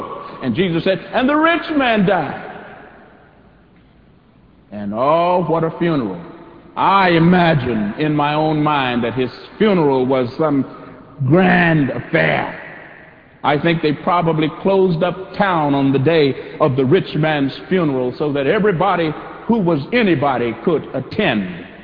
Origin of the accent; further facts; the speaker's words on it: Corpus Christi, Texas, United States; In my home state of Texas, there was a man in my hometown of Corpus Christi who told us near the end of his life that he felt he had been a failure.